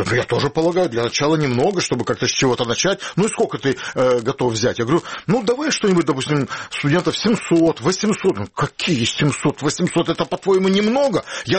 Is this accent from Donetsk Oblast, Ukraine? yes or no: no; Crimea, Ukraine; я как крымчанин